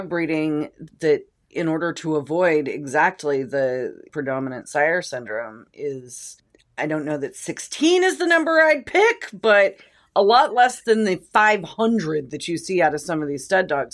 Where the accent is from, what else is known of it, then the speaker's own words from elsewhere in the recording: Grants Pass, Oregon, United States; we are launching it with sort of a taste test on June 13th here in Grants Pass, Oregon, my hometown